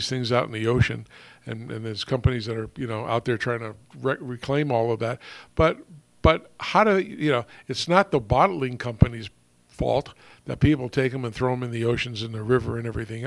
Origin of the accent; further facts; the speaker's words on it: New Jersey, United States; I used to do that when I was a little kid, when I grew up in New Jersey, the white snow.